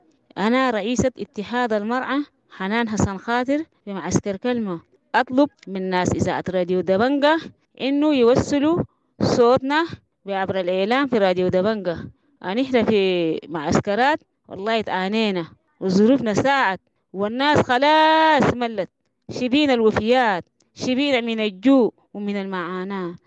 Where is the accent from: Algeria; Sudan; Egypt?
Sudan; يعني نحن سودانيين قاعدين في أرضينا،